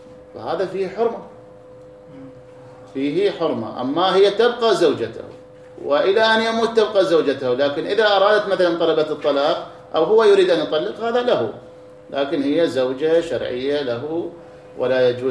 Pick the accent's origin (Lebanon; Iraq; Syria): Iraq; عندنا في العراق